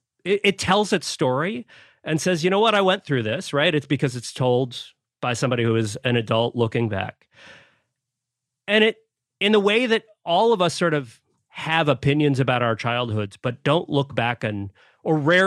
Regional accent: Florida, United States; I grew up in a in North Florida in a community that was defined by an Air Force base.

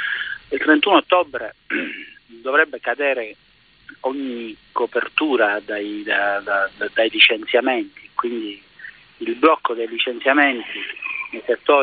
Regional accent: Sicily, Italy; scusi, su una R sola, essendo siciliano

